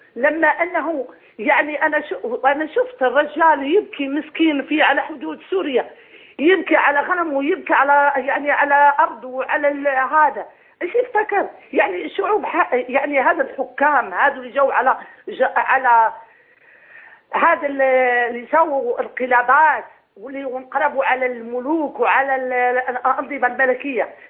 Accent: Morocco; now in Saudi Arabia; وكعربية مسلمة أفتخر، أنا أصلي مغربية مقيمة في السعودية.

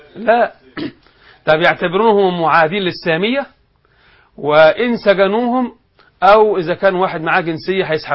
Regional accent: Egypt; في بلدنا مصر

